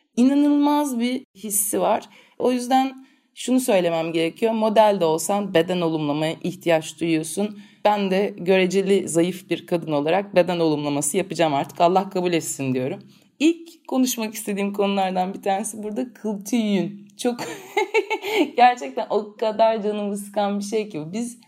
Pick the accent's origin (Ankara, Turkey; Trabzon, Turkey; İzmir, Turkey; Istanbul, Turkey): İzmir, Turkey; gerçekten böyle ağdacılara gidilen İzmirliyiz bir de.